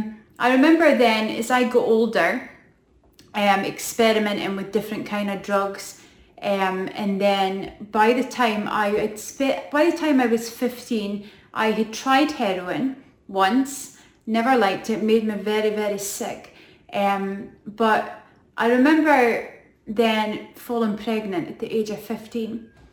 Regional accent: Aberdeen, Scotland, United Kingdom; I'm not from the Brock originally. I just kind of married into the Brock, but I'm originally from Aberdeen. I am one of four kids. Growing up was good, had a good life.

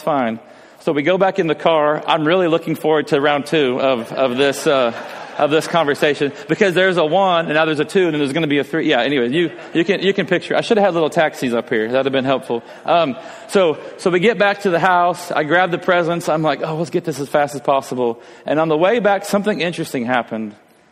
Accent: Texas, United States; Oh yeah, we're from Texas.

